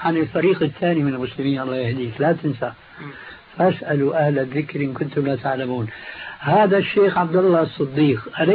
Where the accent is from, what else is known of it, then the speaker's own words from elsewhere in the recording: Syria; كما يقولوا عندنا في الشام من فوق الأساطيح